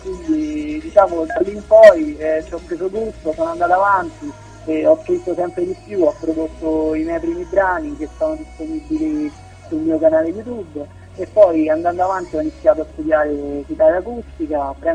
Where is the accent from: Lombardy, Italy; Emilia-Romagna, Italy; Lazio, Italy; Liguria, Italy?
Lazio, Italy; Anzio; ho 22 anni e vengo da Anzio, vicino a Roma.